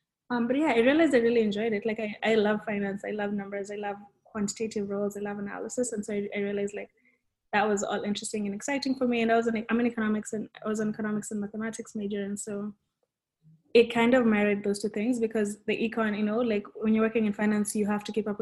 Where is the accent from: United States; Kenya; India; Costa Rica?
Kenya; Nairobi; just because, you know, I'm from Nairobi, right?